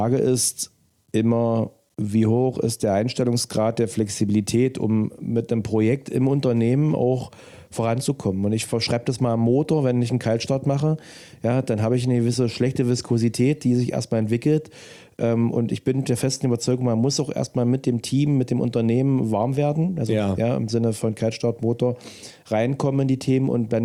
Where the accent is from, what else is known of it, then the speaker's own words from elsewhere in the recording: Saxony-Anhalt, Germany; Wir kommen aus Sachsen-Anhalt.